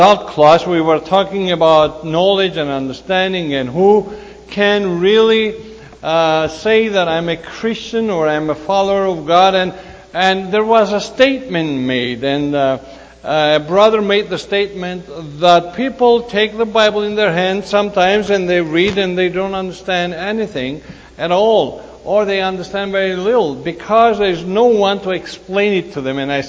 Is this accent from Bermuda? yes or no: no; Canada; And I said, Madam, hello, I'm from Canada.